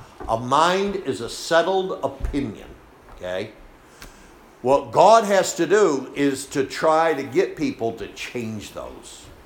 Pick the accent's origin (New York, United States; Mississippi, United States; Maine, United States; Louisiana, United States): Maine, United States; Machias; I grew up on Route 16 in Machias.